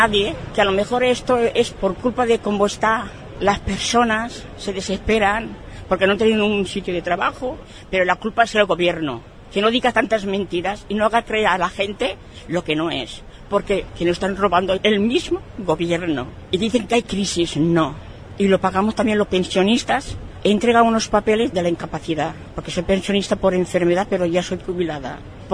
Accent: Paterna, Valencian Community, Spain; y yo soy valenciana, yo soy de Paterna

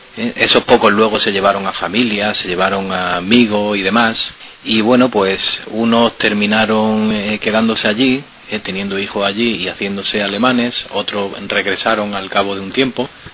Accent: Dilar, Andalusia, Spain; yo soy de Dilar, de Granada

